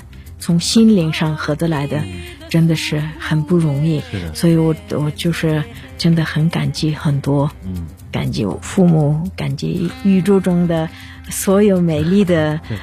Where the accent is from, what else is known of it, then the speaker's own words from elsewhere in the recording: Ordos, Inner Mongolia, China; 那我家里当然就是我出生长大的地方。如果我到鄂尔多斯，我妈妈家去了，然后我弟弟家去了，就是我出生长大的家。